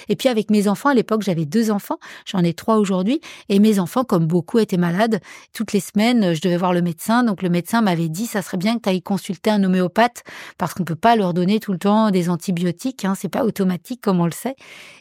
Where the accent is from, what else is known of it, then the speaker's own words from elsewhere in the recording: Chalon-sur-Saône, Bourgogne-Franche-Comté, France; born there; Moi, je suis née en Bourgogne, à Chalon-sur-Saône, et j'ai fait mes études à Dijon.